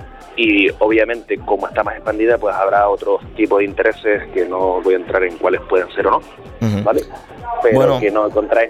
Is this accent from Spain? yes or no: yes; Canary Islands, Spain; No olvidemos que Canarias tenemos cierta fama de que somos casi latinos, aunque no sea así